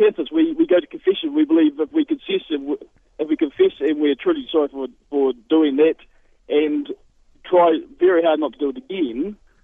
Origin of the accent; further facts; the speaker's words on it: Masterton, Wellington, New Zealand; Masterton. It's close, about an hour away from Wellington.